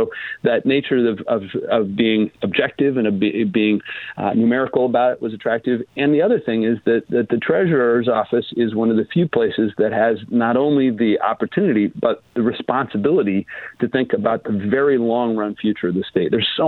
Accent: Idaho, United States; moved away as an adult; now in Oregon, United States; I'm an Oregonian by choice. I was raised in Idaho and came here to go to college and have more or less stuck around.

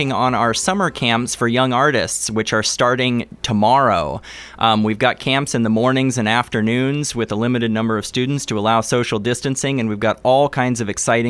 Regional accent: Myrtle Creek, Oregon, United States; So I'm actually from Myrtle Creek, Oregon.

